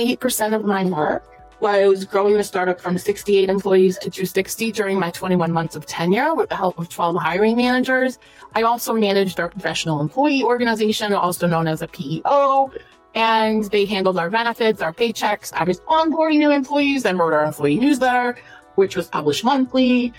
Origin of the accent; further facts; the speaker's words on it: Massachusetts, United States; moved away as an adult; my first job as a cashier at a supermarket in my hometown where I grew up, near the Cape in Massachusetts.